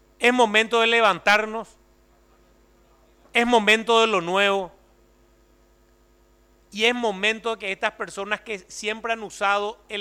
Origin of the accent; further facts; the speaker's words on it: Paraguay; Nos tiene que hacer dar cuenta como paraguayos que es momento de un cambio.